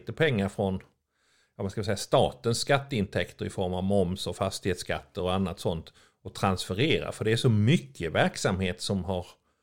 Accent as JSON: {"language": "Swedish", "town": "Örebro", "region": "Örebro County", "country": "Sweden", "said": "Jag brukar skoja och säga att jag kommer från Örebro"}